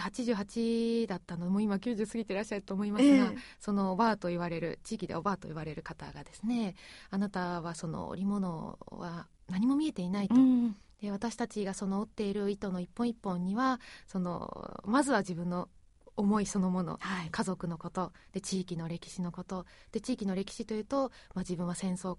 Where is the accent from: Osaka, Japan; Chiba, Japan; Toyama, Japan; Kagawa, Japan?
Kagawa, Japan; 本当に私自体はあの香川県出身でしたので